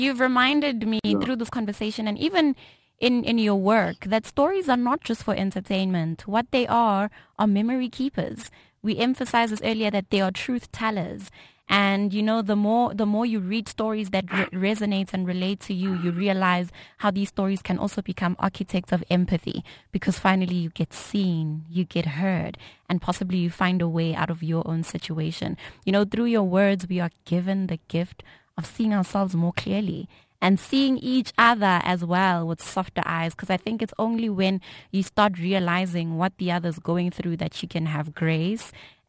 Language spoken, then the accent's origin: English; South Africa; I grew up in Jablan. You carry our townships in your chest.